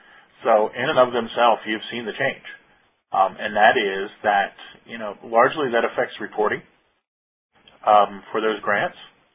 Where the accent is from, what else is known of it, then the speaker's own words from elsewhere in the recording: Maryland, United States; I'm from Maryland.